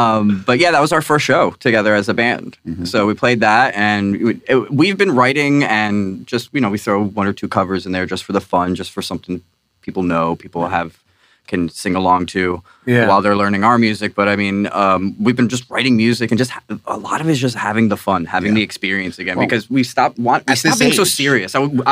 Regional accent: New Jersey, United States; For me, it's growing up in New Jersey, the Jersey scene is so strong

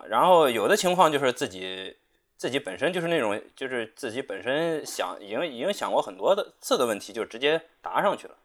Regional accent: China; 因为喜欢以史说用历史说话是我们中国人的一个传统

